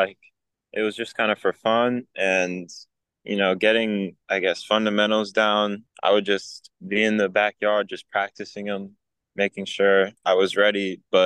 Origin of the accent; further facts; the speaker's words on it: Gastonia, North Carolina, United States; I lived in Gastonia for basically my whole life. And right now I'm currently 18 years old.